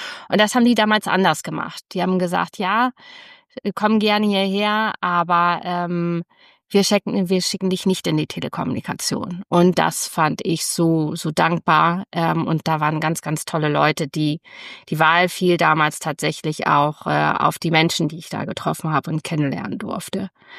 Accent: Bremen, Germany; now in Hamburg, Germany; Ich lebe jetzt seit mehr als 20 Jahren tatsächlich in Hamburg und das als Bremerin.

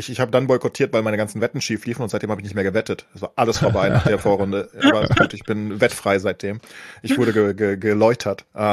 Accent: Frankfurt, Hesse, Germany; Und ich bin Frankfurter

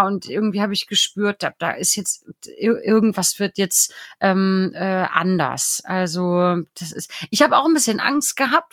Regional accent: Schleswig-Holstein, Germany; Das heißt also, selbst Bremen, Hannover, wird man als Schleswig-Holsteiner nicht mehr als Norden dazuzählen

